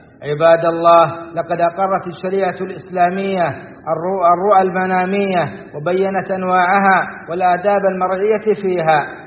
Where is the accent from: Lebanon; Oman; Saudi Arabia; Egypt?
Saudi Arabia